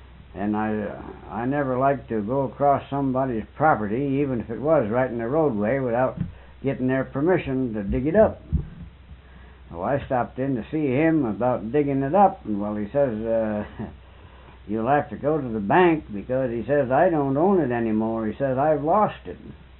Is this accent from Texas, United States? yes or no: no; Munsville, New York, United States